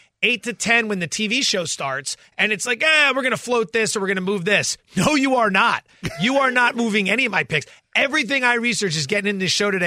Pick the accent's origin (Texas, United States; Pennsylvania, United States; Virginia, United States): Pennsylvania, United States; Kills me because I'm from Eastern PA and I'm an Eagles fan